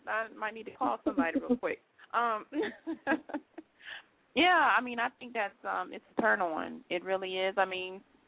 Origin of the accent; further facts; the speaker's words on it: Chicago, Illinois, United States; and I'm a Scorpio too, and I'm from the West Side of Chicago, so I say whatever comes to my freaking mind.